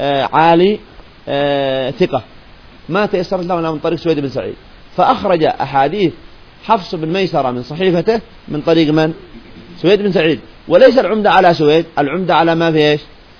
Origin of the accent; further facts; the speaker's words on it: Yemen; وأما عندنا في اليمن فكانت مرجع الزيدية الذي كانوا زيود زمان قبل أن يدخل عليهم الرفض.